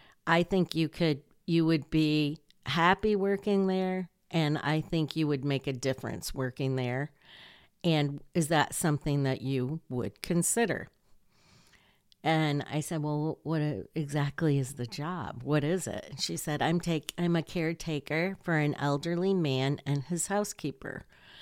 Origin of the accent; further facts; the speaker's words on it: Michigan, United States; He was actually from Vermont, and I'm from Michigan.